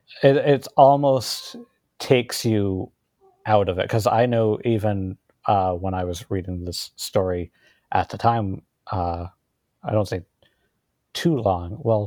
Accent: Maine, United States; I was born and raised in the town where Storm of the Century was actually shot. So I grew up with all of that.

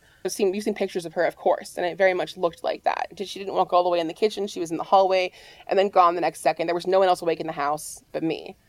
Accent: New Orleans, Louisiana, United States; also born or lived in Los Angeles; Now I'm back in my hometown of New Orleans. I was in Los Angeles for 7 years.

